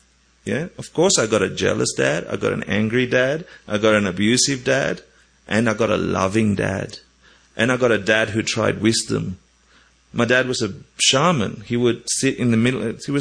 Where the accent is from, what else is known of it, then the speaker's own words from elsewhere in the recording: Argentina; Growing up in Argentina